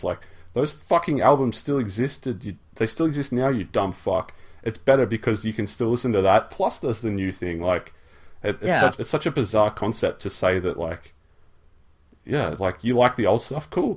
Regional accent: Australia; Then I realize that I'm just an Australian and it doesn't matter.

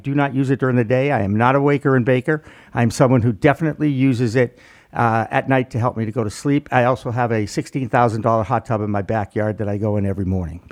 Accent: Newton, Massachusetts, United States; I was extremely fortunate growing up in Newton, Massachusetts.

